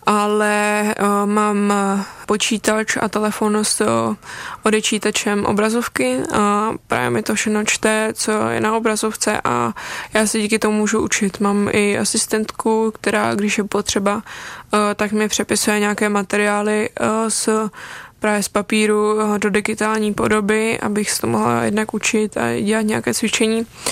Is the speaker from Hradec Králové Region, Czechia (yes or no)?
yes; Broumov, Hradec Králové Region, Czechia; Já chodím na gymnázium Broumov, což je takové rodinné malé gymnázium tam u nás ve Výběžku.